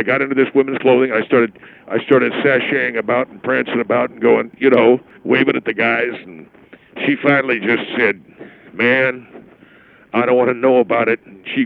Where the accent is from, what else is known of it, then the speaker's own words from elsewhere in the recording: Knoxville, Tennessee, United States; I'm from Knoxville, Tennessee.